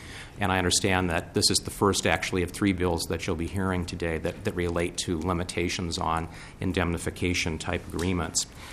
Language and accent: English; Maple Grove, Minnesota, United States; I'm from Maple Grove. I'm an attorney practicing in Minneapolis.